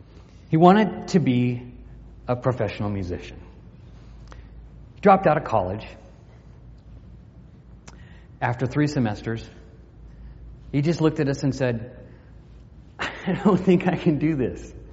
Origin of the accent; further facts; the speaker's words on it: Albuquerque, New Mexico, United States; the house where we grew up in Albuquerque, New Mexico.